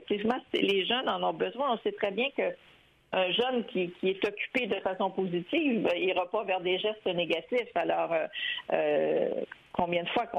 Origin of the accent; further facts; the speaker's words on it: Montreal, Quebec, Canada; moi, j'ai 60 ans et j'ai toujours vécu à Montréal-Nord. Je suis une native de Montréal-Nord avec un papa impliqué en politique